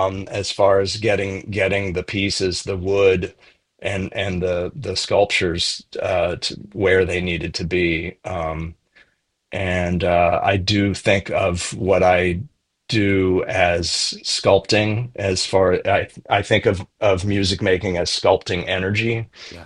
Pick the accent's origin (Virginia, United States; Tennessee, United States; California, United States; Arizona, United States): Tennessee, United States; Memphis; so like growing up in Memphis in the 70s and into the 80s, there was a lot of live music still around at that time.